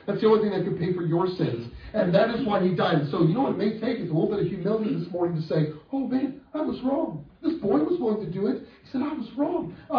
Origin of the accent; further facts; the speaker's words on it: Wisconsin, United States; moved away as an adult; now in Alabama, United States; Well, I grew up and I did some growing up in Wisconsin. There, it was Lutheran.